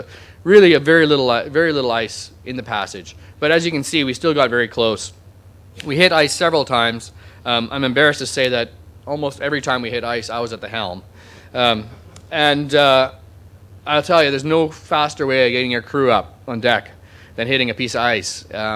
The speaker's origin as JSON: {"language": "English", "region": "the Prairies", "country": "Canada", "tie": "born or raised there", "said": "I grew up in the Canadian prairies. I didn't grow up in a sailing family."}